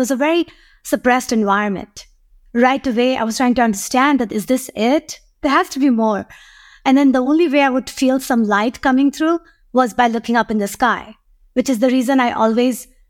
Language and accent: English; Pakistan; Growing up in Pakistan, you know, there was a poet called Allama Iqbal.